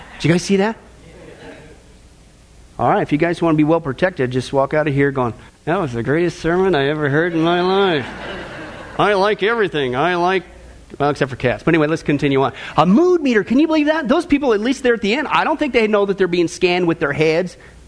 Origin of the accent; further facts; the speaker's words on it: Kansas, United States; This isn't like some place I grew up in Kansas with a population of 25.